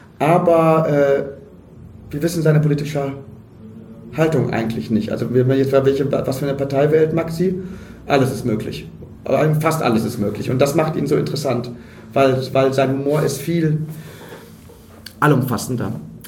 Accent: Hagen an der Ems, Lower Saxony, Germany; ich komme aus einem Ort, wo es kein Theater gab. Ich komme aus dem Emsland, Hagen an der Ems, da gibt es einfach kein Theater.

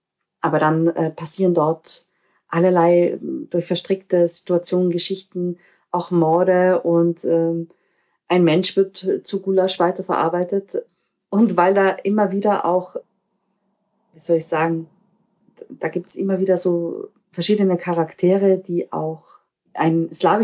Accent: Austria; okay, ich bin eine Österreicherin mit diesen slawischen Wurzeln.

